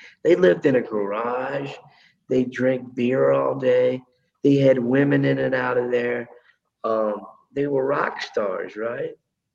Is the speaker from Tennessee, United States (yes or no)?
no; Colonial Heights, Virginia, United States; we started rehearsing in my hometown of Colonial Heights, Virginia, about 14 years ago.